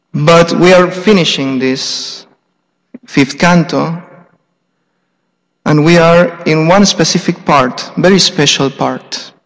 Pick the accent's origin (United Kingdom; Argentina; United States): Argentina; English is a second language; I'm a temple resident. I'm from Argentina. And excuse me if my English is not so perfect or well.